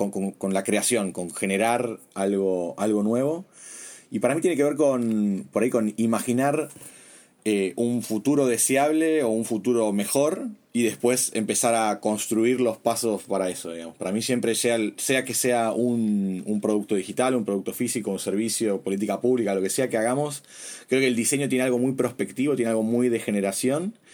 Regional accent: Buenos Aires, Argentina; yo soy de acá de Buenos Aires, de Argentina. Me formé acá en la Universidad de Buenos Aires como diseñador industrial

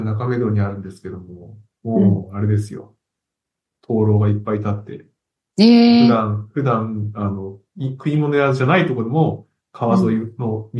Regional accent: Yokohama, Kanagawa, Japan; 私生まれは横浜なので、よく子供の頃に黄金町から日の出町に向けて、流れている川、大岡川っていう、大岡川っていう川があって、

